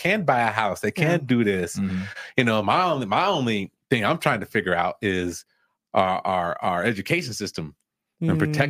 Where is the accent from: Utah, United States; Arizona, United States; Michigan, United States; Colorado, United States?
Utah, United States; being born and raised in Utah, I feel like one of these times you're going to expose to the network marketing industry, because we're like in this network marketing capital of the world with all the headquarters here.